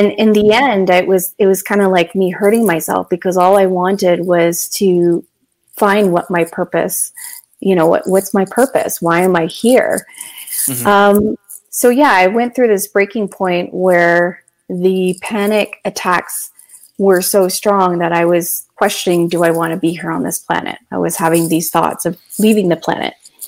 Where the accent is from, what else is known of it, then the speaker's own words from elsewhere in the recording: Canada; born there; I was born in Canada.